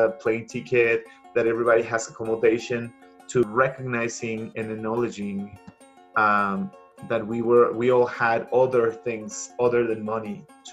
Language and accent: English; Puebla, Mexico; there is a chance for us to go and play a festival in Puebla, in my hometown.